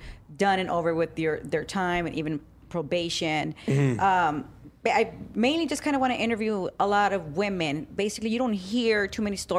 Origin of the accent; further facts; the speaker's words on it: Los Angeles, California, United States; I grew up in Northeast LA.